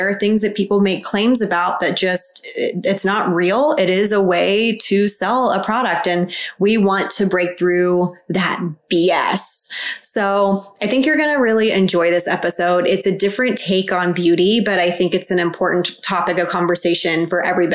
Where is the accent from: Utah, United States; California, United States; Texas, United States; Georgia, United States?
Texas, United States; I'm from Texas, so I definitely didn't grow up in the Valley.